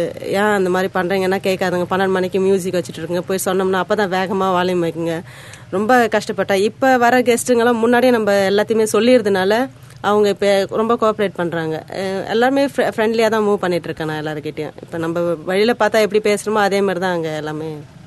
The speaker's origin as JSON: {"language": "Tamil", "town": "Auroville", "region": "Tamil Nadu", "country": "India", "tie": "born or raised there", "said": "நான் 3 மாதம் கை குழந்த. எங்கள் அம்மா ஆரோவில்க்கு வந்தது. நாங்கள் இங்கேயே இருந்தோம். ஆரோமாடலே தங்கி அங்கே வளர்ந்தேன்."}